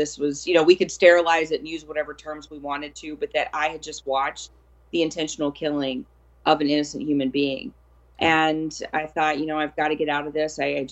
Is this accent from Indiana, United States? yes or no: no; Louisiana, United States; I grew up in South Louisiana. There were no abortion clinics anywhere around us, no Planned Parenthoods.